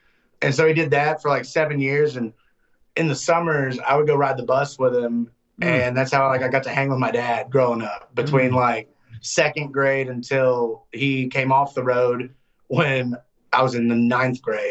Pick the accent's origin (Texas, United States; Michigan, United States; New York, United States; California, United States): Texas, United States; Austin; So I grew up in Austin, and my dad was in the business for a little while.